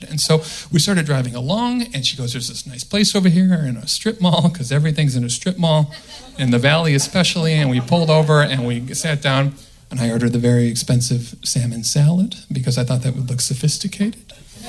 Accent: Illinois, United States; I'm from the Midwest. Right? Okay. And, okay. Outside Chicago.

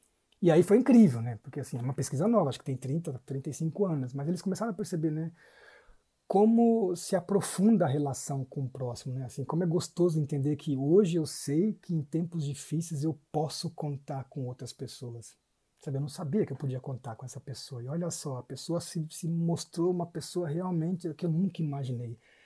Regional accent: São Paulo, Brazil; born there; na Monte Azul, onde eu nasci.

